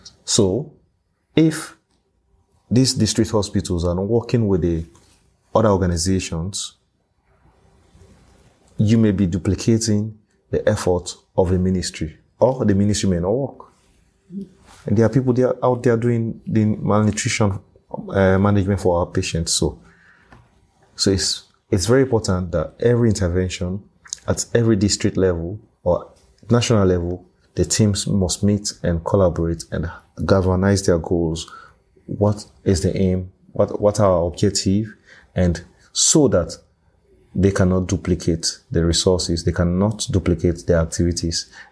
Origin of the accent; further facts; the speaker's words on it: Bo, Southern Province, Sierra Leone; But in Bo, it's a small community, about 5,000 to 6,000 people. And I was born in Bo and I grew up in Bo.